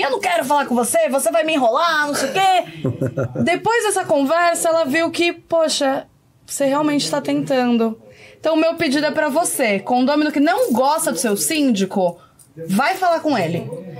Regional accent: Guarulhos, São Paulo, Brazil; Eu sou de Guarulhos, mas atuo também em São Paulo. Tô ali no pé da Ponte da Penha

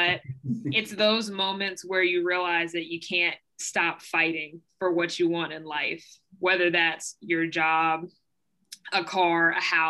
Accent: Durham, North Carolina, United States; from Durham, North Carolina.

